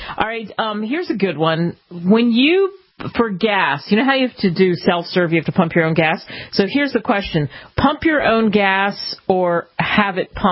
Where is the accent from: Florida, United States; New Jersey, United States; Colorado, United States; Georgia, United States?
New Jersey, United States; I grew up in New Jersey, and it's still illegal in New Jersey.